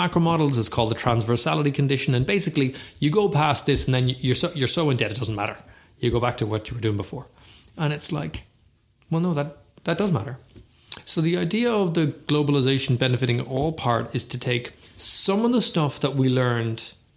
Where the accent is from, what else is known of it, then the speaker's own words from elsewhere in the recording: Ireland; I mean, we are Irish, right?